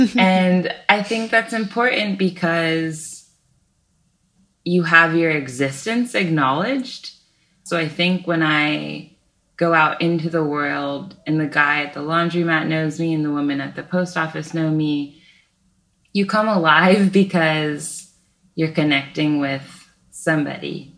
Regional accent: California, United States; in California my whole life. And when I was writing the memoir, I felt like it was important to be close to my hometown and where everything happened.

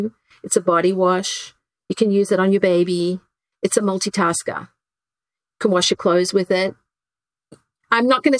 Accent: Queensland, Australia; growing up in Queensland, when I was a teenager, the government issued us egg timers so we could only have a 3-minute shower.

